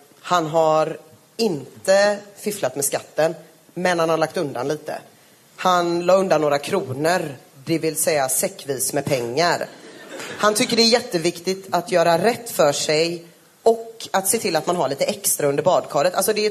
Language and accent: Swedish; Gothenburg, Västra Götaland County, Sweden; Men jag är från Göteborg och det finns mycket amfetamin där.